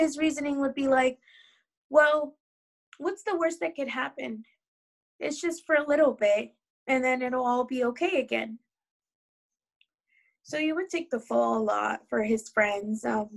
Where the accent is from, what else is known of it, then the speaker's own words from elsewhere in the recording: Chino, California, United States; I'm from Chino, California.